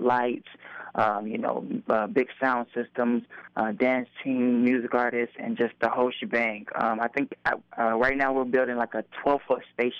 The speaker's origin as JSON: {"language": "English", "town": "Chicago", "region": "Illinois", "country": "United States", "said": "I am from Chicago, yes."}